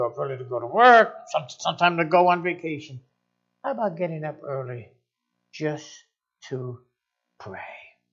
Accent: Connecticut, United States; she was from Florida at the time, and I was from Connecticut

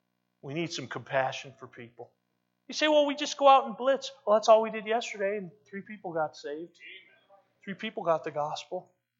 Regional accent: Westfield, Massachusetts, United States; I grew up in Westfield, Massachusetts. That's where I met this young lady.

